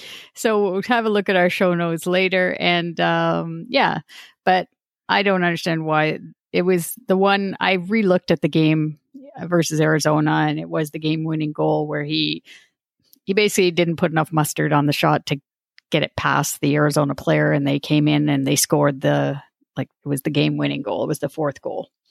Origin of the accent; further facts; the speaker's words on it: Scarborough, Ontario, Canada; My town of Scarborough, my hometown